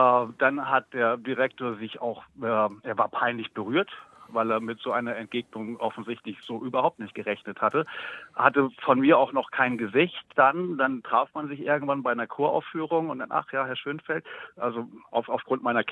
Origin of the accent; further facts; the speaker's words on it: Schleswig-Holstein, Germany; born there; Ich bin gebürtiger Schleswig-Holsteiner.